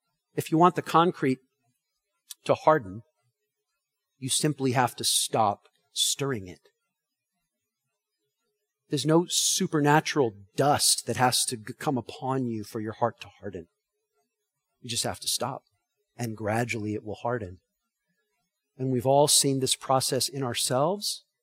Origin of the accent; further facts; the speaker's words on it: California, United States; growing up in Southern California